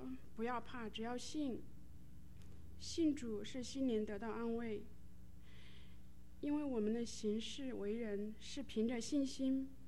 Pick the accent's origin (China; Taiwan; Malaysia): China; Hubei; now in United States; 我来自中国湖北，是因为2013年2月份的时候，我们深圳总公司也派我们到美国子公司来工作，所以我和我先生一起来到美国。